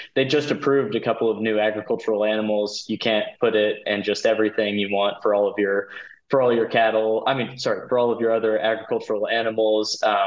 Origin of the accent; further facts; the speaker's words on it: Victoria, Texas, United States; We have a ranch down in Palacios, Texas. But I grew up in Victoria and more of the city area